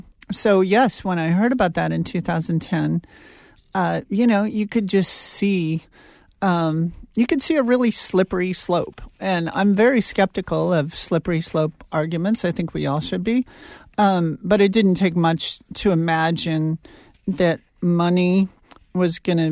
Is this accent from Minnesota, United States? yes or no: no; Montana, United States; But as you said, I'm from Montana, and pay attention to the politics there and go back a lot.